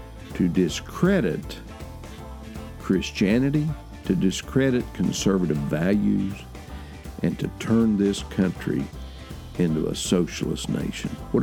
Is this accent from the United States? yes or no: yes; West Virginia, United States; Famous senator from my home state of West Virginia